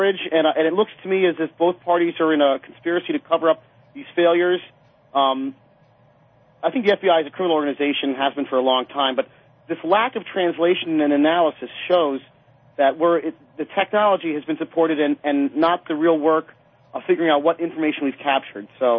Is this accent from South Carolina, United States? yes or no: no; Pennsylvania, United States; I'm from Northeast Pennsylvania, running for Congress as a Green.